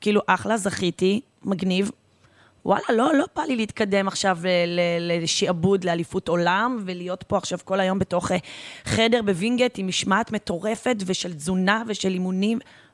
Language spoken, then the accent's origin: Hebrew; Haifa District, Israel; born there; נולדתי בקריות, דרך אגב, למי שלא יודע.